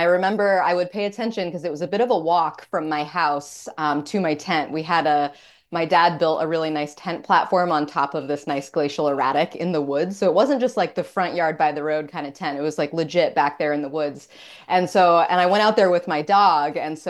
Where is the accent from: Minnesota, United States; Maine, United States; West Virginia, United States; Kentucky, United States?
Maine, United States; So growing up in Maine, I grew up just south of Bangor.